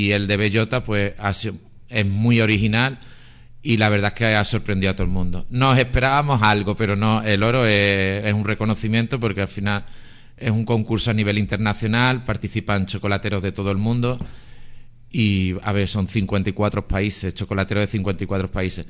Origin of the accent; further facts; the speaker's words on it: Llerena, Extremadura, Spain; also born or lived in Nicaragua; venimos a Llerena porque yo soy de Llerena y fue por una desgracia realmente. Nosotros vivíamos en Nicaragua, teníamos nuestra vida establecida allí